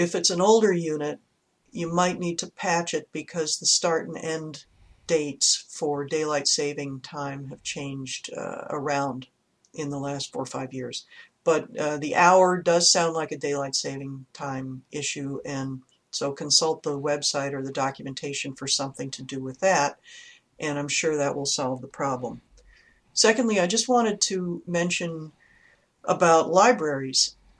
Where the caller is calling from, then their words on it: Kelowna, British Columbia, Canada; I'm calling from Kelowna in British Columbia, Canada.